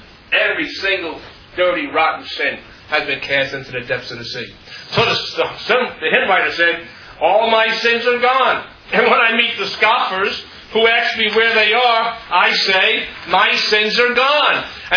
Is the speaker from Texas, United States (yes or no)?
no; Queens, New York, United States; When I was a kid, I grew up in Queens, so people say the Empire State Building is the biggest building in the world.